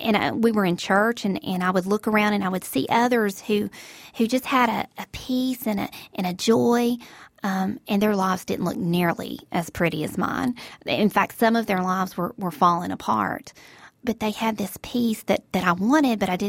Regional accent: the South, United States; I grew up in the South, which many of you now know as you've heard my voice, in a Christian home

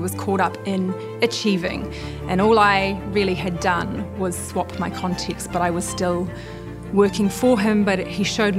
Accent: New Zealand; moved away as an adult; now in Cambodia; I'm from New Zealand, and I currently live and have lived for 7 years in Cambodia.

